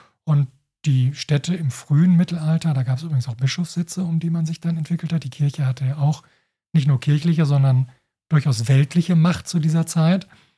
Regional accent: Dortmund, North Rhine-Westphalia, Germany; Ich bin in Dortmund aufgewachsen, da gibt es die Wälle rund um die Innenstadt.

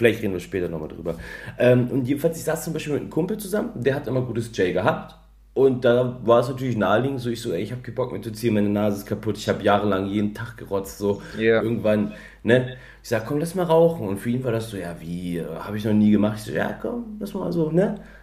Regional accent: East Germany, Germany; ich komme halt ursprünglich aus dem Osten

